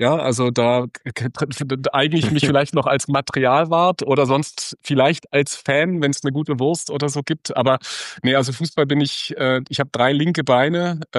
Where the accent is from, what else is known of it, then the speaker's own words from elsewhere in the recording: Berlin, Germany; now in Stuttgart, Germany; ich bin 50, ich bin Berliner in Stuttgart.